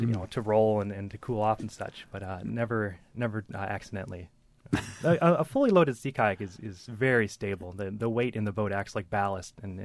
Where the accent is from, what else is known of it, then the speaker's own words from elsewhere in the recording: Wisconsin, United States; moved away as an adult; Growing up in Wisconsin, I didn't get into kayaking until I moved to Florida after college.